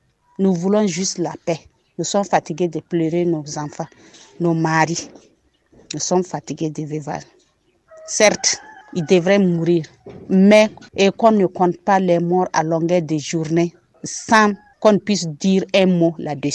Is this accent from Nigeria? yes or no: no; Gorgadji, Sahel, Burkina Faso; Je suis de Gorgadji, je me suis déplacée pour Dori.